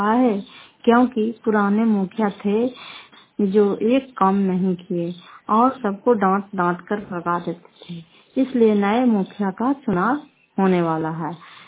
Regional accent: Fatehpur, Bihar, India; घर फतेहपुर, पंचायत मकरौता, प्रखंड करार ससुराल, जिला नालंदा की निवासी हूँ।

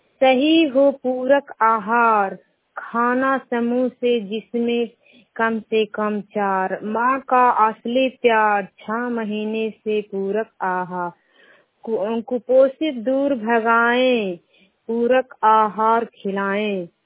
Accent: Puray, Bihar, India; नालंदा जिले के हरनौत प्रखंड के पुराय गांव के रहने वाली हूं।

